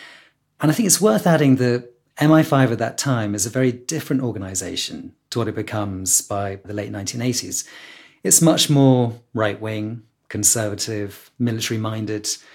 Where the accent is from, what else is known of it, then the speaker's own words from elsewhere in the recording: London, United Kingdom; I've grown up in London, that I'm British, that I went to a C of E school